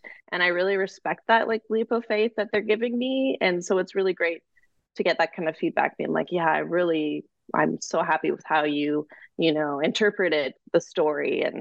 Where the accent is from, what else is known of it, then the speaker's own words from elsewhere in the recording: Richmond, British Columbia, Canada; I'm going to do the full life story. I was born and raised in Canada.